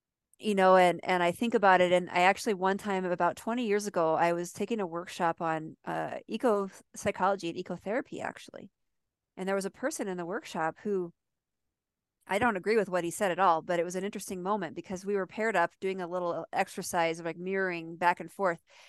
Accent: California, United States; born there; And curiously, I was born in California in the Bay Area. I lived there for about 3 months. That was it.

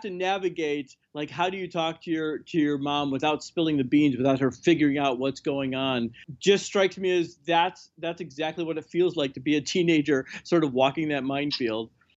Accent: Chicago, Illinois, United States; I grew up in Chicago. I know the suburbs.

